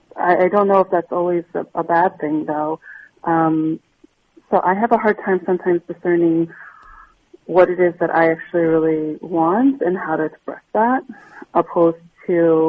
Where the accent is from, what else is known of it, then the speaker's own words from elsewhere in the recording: United States; I grew up in a Korean, my parents are from Korea, and I grew up in the States